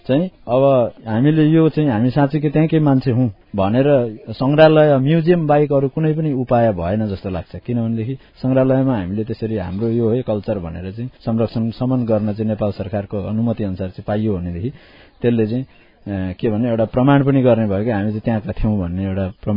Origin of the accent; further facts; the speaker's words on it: Bhutan; moved away; हामी कहाँबाट आएका हौँ त, भुटानबाट आएका हौँ कि होइन, कहाँबाट आएका कहाँको भन्ने एउटा आइडेन्टिटी पनि हराउने भएर